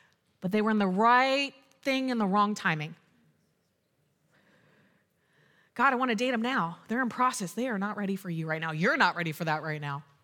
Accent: United States; I'm an American. I'm proud to be American, you know, whatever.

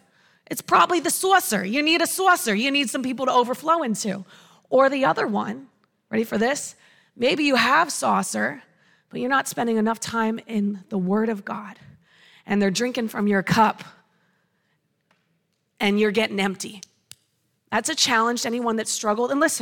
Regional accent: United States; hey, I am from York County through and through. I am proud. Listen, this is my home.

